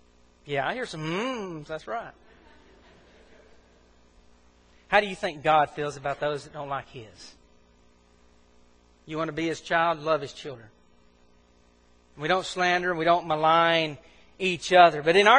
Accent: Mississippi, United States; Now, this doesn't surprise me. I grew up in Mississippi.

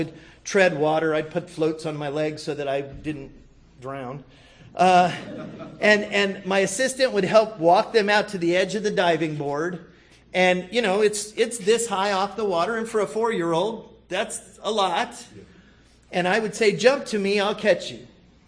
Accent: Arizona, United States; I grew up in Arizona. It's 115 degrees.

